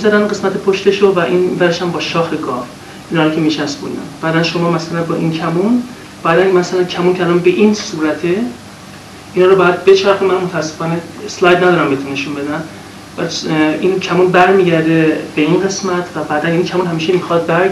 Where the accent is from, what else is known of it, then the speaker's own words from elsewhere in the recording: Iran; moved away; با اینکه منم تو امریکا تحصیل کردم هم تو اروپا جفتش چند سال تو امریکا بودم بعدش من خودم 22 سال متاسفانه از ایران اومدم بیرون.